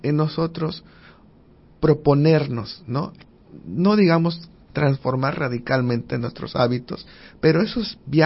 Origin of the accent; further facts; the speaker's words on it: Yucatán, Mexico; accent: Yucatecan; va a salir mi acento yucateco